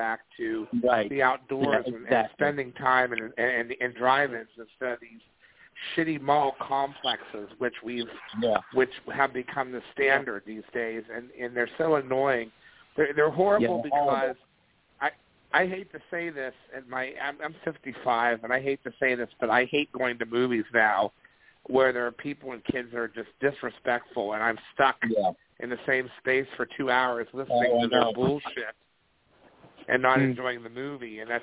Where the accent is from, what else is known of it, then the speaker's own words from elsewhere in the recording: Ohio, United States; I know exactly where Lorain is. I grew up in Ohio.